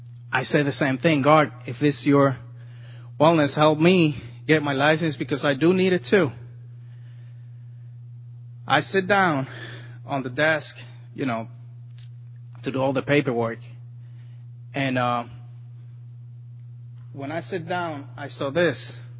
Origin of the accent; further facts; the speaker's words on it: Nantucket, Massachusetts, United States; About a year and a half ago, me and my wife and my four kids, we come from Massachusetts. It's an island called Nantucket over there.